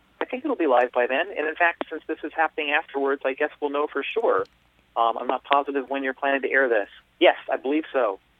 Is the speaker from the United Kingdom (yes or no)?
yes; United Kingdom; Well, I'm British. I'm British.